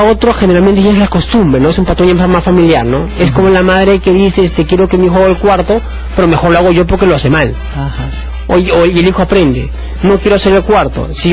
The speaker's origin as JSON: {"language": "Spanish", "country": "Peru", "said": "como buenos peruanos, nos motivamos mucho por emoción."}